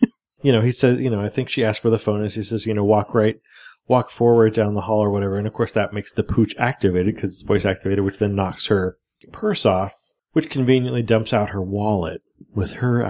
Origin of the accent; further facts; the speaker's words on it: United States; So I'm American, so I can't do that math in my head.